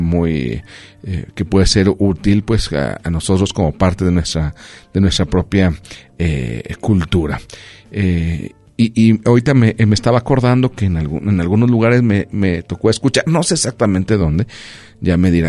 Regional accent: Mexico; como buenos mexicanos

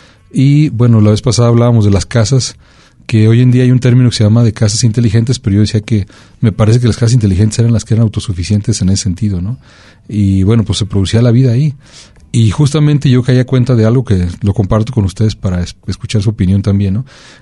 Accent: Colotlán, Jalisco, Mexico; que son tan importantes en nuestro marco referencial identitario como colotlenses, como jaliscienses y como mexicanos, por supuesto

